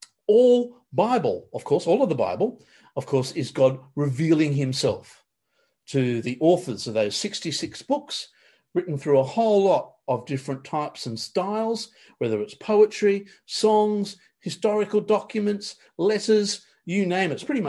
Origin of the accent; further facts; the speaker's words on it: New South Wales, Australia; When I was growing up on the Lower North Shore, we had a gorgeous little small church